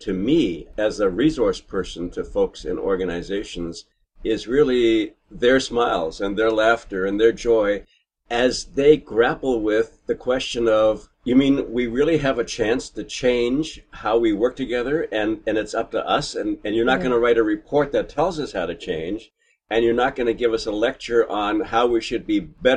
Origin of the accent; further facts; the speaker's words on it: Canada; I say process because I'm Canadian.